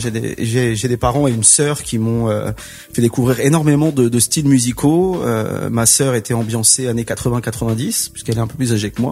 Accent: Garges-lès-Gonesse, Île-de-France, France; étant moi un produit de banlieue qui grandit avec la culture urbaine, parce que je viens de Garges-lès-Gonesse dans le 95

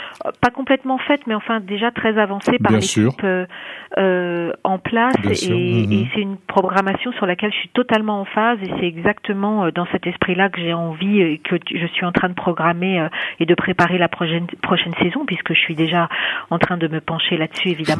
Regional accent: Herblay, Île-de-France, France; Moi j'ai grandi à Herblay, j'ai fait toutes mes études à Herblay, donc c'est un petit peu ma ville en fait.

